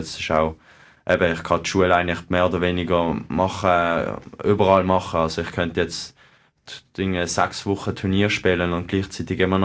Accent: Switzerland; weil auch als Schweizer, auch mit dem welschen Fernseher oder so

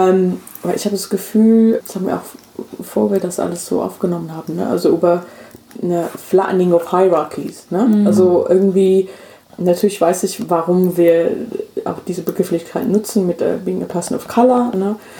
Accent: England, United Kingdom; ich bin in England aufgewachsen, ja, und ich war wirklich in einer working class Viertel und also da habe ich gelebt und gewohnt

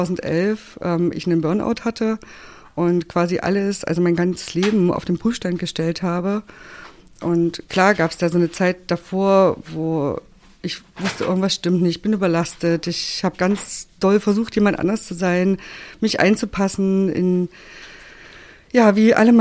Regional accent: Saxony-Anhalt, Germany; ich bin halt in Sachsen-Anhalt aufgewachsen, auf dem Dorf.

